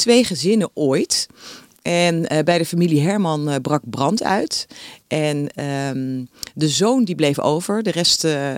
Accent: Amersfoort, Utrecht, Netherlands; born there; moved away as an adult; now in Laren, Netherlands; Daar ben ik niet geboren. Ik ben in Amersfoort geboren.

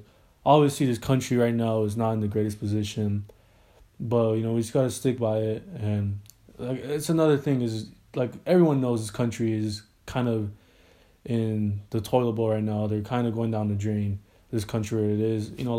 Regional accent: California, United States; I'm from California.

